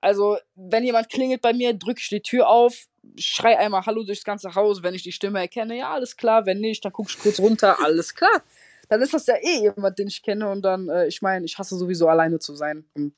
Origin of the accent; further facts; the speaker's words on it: North Rhine-Westphalia, Germany; Ich komme tatsächlich nicht direkt aus Düsseldorf, sondern aus der Nähe von Düsseldorf. Und meine Mama ist Deutsche, mein Papa ist aber Kurde.